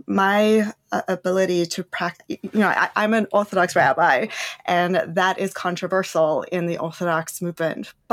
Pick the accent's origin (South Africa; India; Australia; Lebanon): South Africa; now in United States; I think that I'm an immigrant. I came from South Africa, and we left apartheid South Africa to come to America because of its religious freedom and ability to practice and be how we dreamed.